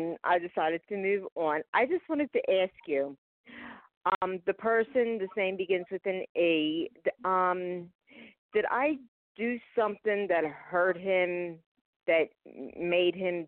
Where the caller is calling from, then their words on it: Pennsylvania, United States; Hi, Stephanie. … from Pennsylvania.